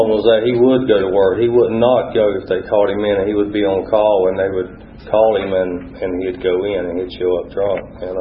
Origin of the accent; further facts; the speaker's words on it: Georgia, United States; I'm from South Georgia in the flatlands